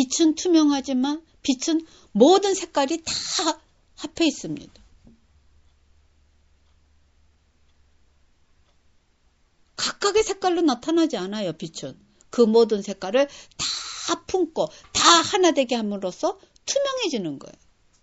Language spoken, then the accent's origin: Korean; South Korea; also born or lived in Japan; 제가 일본에서 살때 어떤 생각을 했냐면, 저는 대한민국 사람의 대표 같아요.